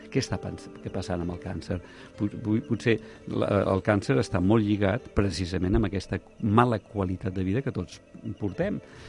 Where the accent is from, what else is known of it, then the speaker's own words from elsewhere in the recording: Sant Cugat del Vallès, Catalonia, Spain; quan era petitó, tu, jo soc fill de Sant Cugat